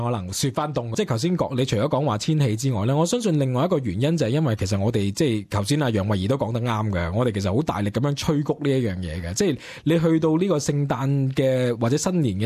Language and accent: Cantonese; Australia; 譬如可能我哋澳洲人咧，都系个传统都系会习惯咧，响圣诞节嘅时候食海鲜啊